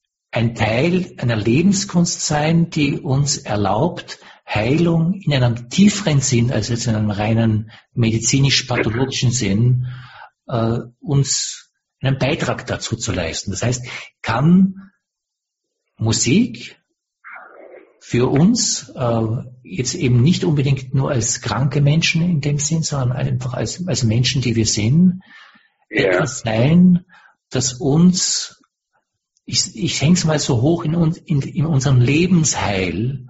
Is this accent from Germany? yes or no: no; Austria; als Österreicher in Österreich aufgewachsen